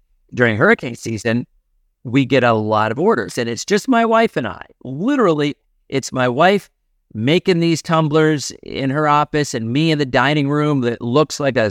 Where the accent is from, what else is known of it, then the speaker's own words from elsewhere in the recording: Seattle, Washington, United States; I decided I wanted to be a meteorologist when I was 6 years old. We lived in Seattle. I was born in Seattle.